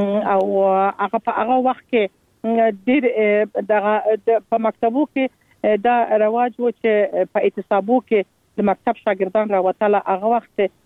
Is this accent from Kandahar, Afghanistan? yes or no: yes; Kandahar, Afghanistan; born there; موږ خپل چې په کندهار کې پیدا سول او زما اولادونه په کندهار کې پیدا سول